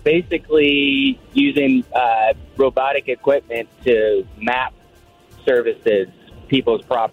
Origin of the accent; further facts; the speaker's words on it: Tacoma, Washington, United States; Yes, sir. Born and raised in Tacoma.